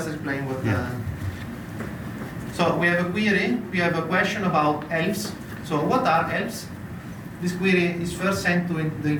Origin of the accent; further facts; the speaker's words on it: Italy; English is a second language; benvenuti in my home country of Italy.